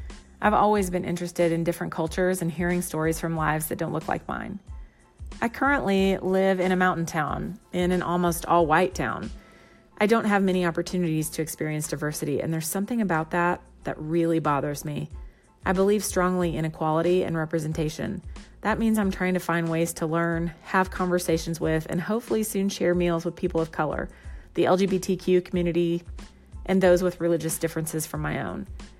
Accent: Midwest, United States; I'm originally from the Central Midwest, and my family has roots in Tennessee. That means I was brought up in the Bible Belt

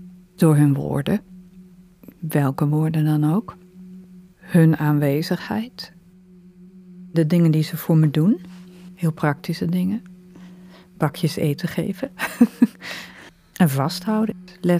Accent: Utrecht, Netherlands; Ik kom uit Utrecht.

